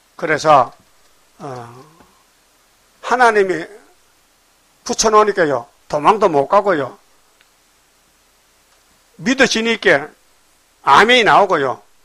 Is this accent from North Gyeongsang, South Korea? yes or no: yes; Dain, North Gyeongsang, South Korea; 내 고향이 경상북도 의성군 다인인데